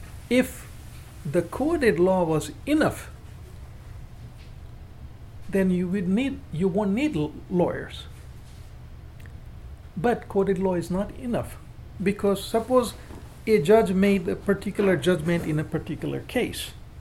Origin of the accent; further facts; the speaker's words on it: India; moved away; I remember when I came from India, that's about 40 years ago